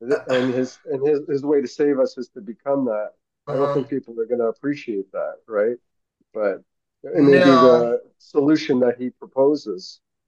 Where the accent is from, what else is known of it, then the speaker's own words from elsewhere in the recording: Canada; as a Canadian, and I'm a proud Canadian, I really do want to make sure that Canadian businesses do well.